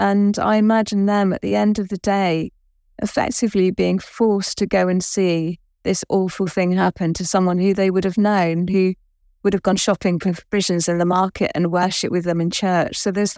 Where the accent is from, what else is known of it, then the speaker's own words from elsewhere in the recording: United Kingdom; you know, as British people, what we left there